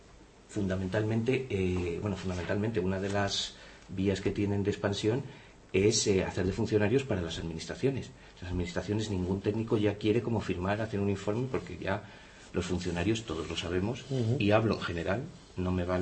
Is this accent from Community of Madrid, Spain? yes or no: yes; Madrid, Community of Madrid, Spain; also born or lived in Salamanca; No, nací en Salamanca, pero porque mi abuelo era ginecólogo y vivía en Salamanca. Pero vamos, fue como una semana. Pero he vivido aquí toda la vida.